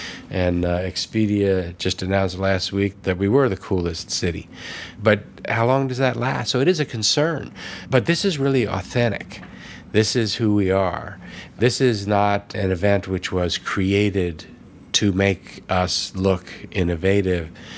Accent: East Coast, United States; I grew up on the East Coast. I came here for law school with no intention of staying.

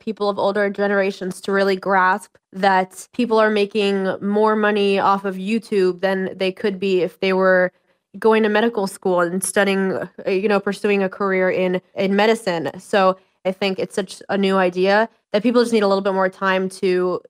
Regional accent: New York City, New York, United States; I'm from New York City. I model and act.

